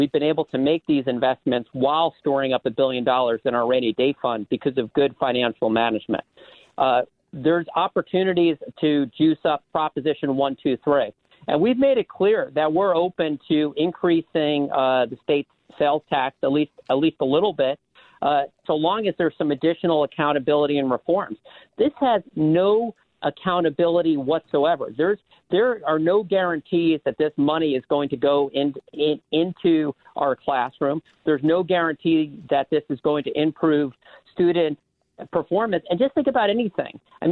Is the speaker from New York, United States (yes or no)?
yes; New York, United States; I grew up in New York, and if you told me at this point in my life that Florida would have more people than New York